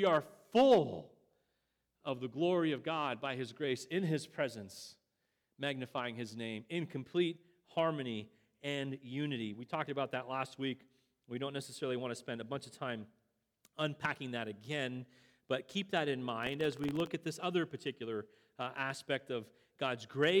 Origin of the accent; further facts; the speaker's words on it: Canada; growing up in Canada watching this amazing player do his thing